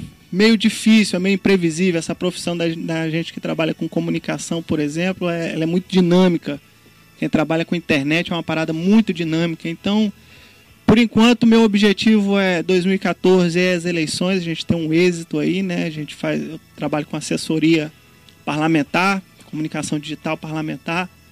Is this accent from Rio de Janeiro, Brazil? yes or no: yes; Rio de Janeiro, Brazil; now in Fortaleza, Brazil; Rio de Janeiro. Sou carioca, maravilhas. Tô morando em Fortaleza há 7 anos. Né? Vim aqui a estudo e a trabalho. Acabei me apaixonando pela terra. Finquei raízes, de fato, aqui.